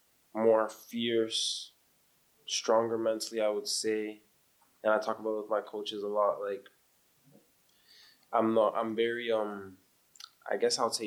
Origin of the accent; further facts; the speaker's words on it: Canada; because I'm Jamaican and Canadian